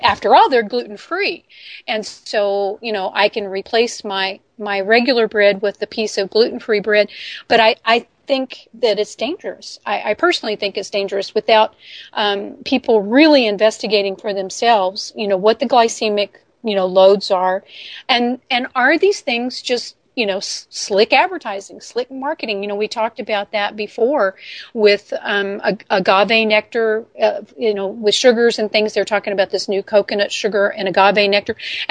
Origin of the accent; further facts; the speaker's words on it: United States; to me as an American, you already sound more intelligent because of your accent.